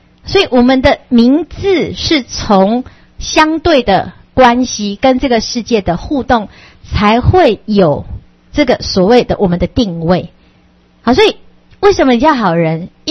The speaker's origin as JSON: {"language": "Chinese", "region": "Taipei", "country": "Taiwan", "said": "当我这一生我是人，所以我是台北人，我就觉得这台北是我的家。"}